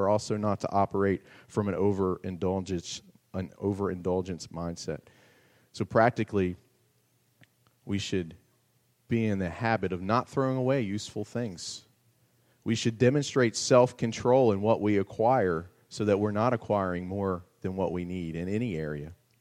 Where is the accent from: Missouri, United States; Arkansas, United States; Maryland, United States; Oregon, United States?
Maryland, United States; Where I grew up in Maryland, there's a popular buffet